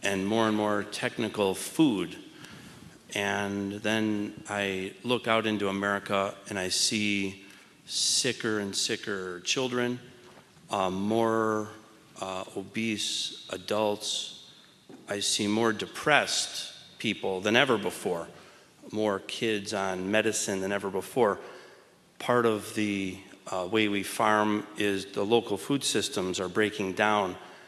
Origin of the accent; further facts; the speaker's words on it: Chicago, Illinois, United States; I'm a chef from Chicago and a business owner.